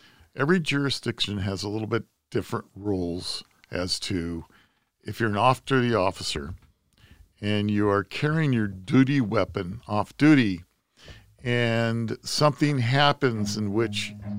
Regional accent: California, United States; I'm in Chicago, and I hear that my home state, California, that COVID is running rampant. What would I do? I'd fly back home.

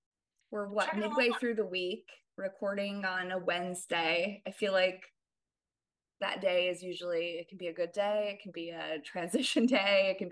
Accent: New Jersey, United States; also born or lived in Boston; now in East Bay, United States; I grew up in New Jersey, and my husband and I moved out here after living in Boston for a bit.

